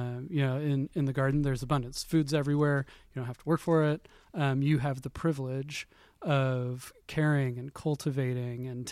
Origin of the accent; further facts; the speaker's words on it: Portland, Oregon, United States; So I come from Portland